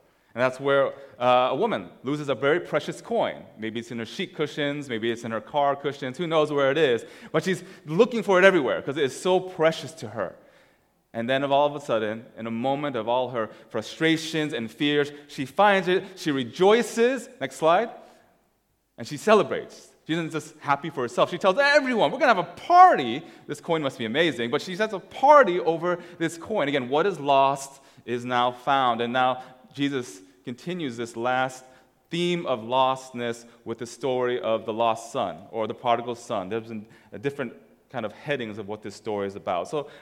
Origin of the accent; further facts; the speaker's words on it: Ohio, United States; And I grew up in Ohio.